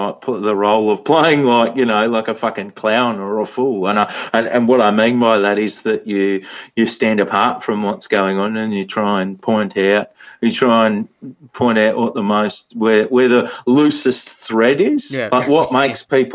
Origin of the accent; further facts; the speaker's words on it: Melton, Victoria, Australia; growing up in Melton and me being a little bit of a bookworm and a nerd, I probably didn't gel too much with, like, what I saw as, like, blokey kind of Australia around me